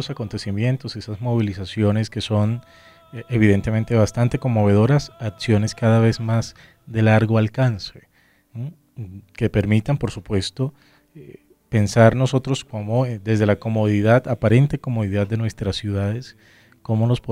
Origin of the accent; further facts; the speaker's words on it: Colombia; que enfrentamos nosotros como colombianos en particular respecto al cuidado del medio ambiente